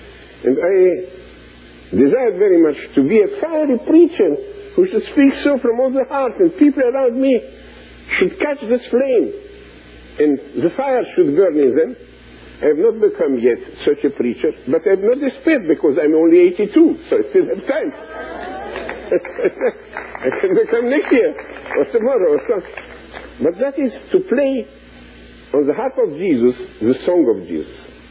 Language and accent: English; Romania; English is a second language; I come from Romania.